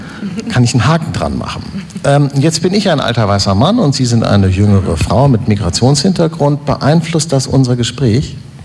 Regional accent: Hamburg, Germany; Also ich komme aus Hamburg, Sie kommen aus Frankfurt

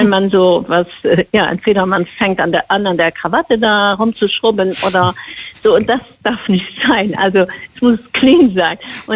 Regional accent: Luxembourg; Wir konnten ja als Luxemburger kannten wir ja Deutsch, Französisch und so Englisch ja auch relativ schnell abziehen.

